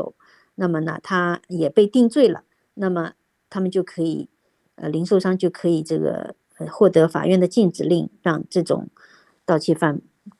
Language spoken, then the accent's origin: Chinese; United States; 经济问题是我们美国人在十一月大选前最关心的议题啊